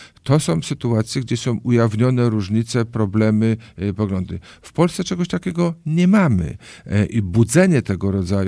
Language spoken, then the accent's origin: Polish; Silesian Voivodeship, Poland; Ja jestem rodowitym Ślązakiem.